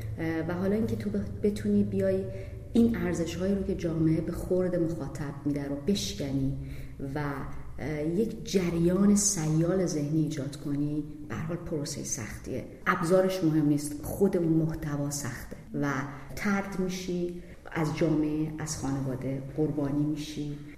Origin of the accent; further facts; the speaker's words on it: Iran; born there; به عنوان یک زنی که در یک جغرافیای متولد شدم به نام ایران که کشور اسلام زده یه قابل بحث اینا